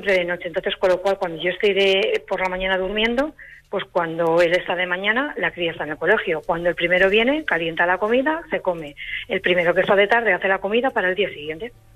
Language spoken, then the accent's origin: Spanish; Madrid, Community of Madrid, Spain; Pues mira, yo soy de aquí de Madrid y Madrid.